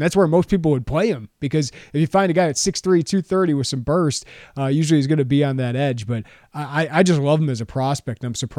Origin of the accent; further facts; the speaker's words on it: Illinois, United States; I remember reading about him in the Daily Herald when I got the Joliet paper in my hometown.